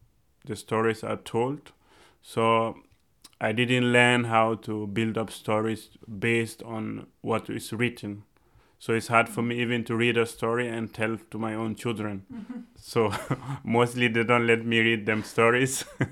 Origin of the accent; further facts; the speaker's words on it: Burkina Faso; now in Austria